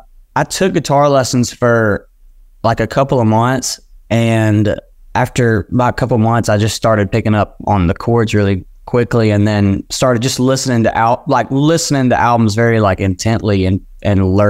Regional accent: Homer, Louisiana, United States; I grew up in Homer, Louisiana.

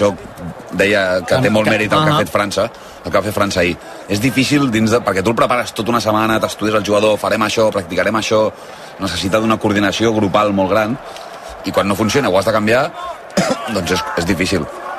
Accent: Catalonia, Spain; aquí es nota que jo soc català i tu argentí.

